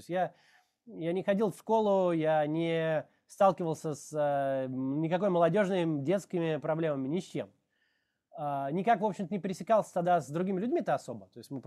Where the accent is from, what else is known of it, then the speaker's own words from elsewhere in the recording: Israel; То есть он все наше детство в Израиле проработал программистом.